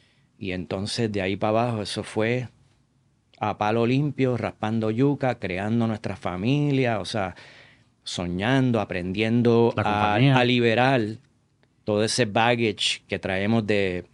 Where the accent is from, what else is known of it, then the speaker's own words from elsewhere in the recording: Puerto Rico; Mucha gente está con prisa, mucha gente no sale de su zip code. Yo vengo de ahí cerquita de Isabela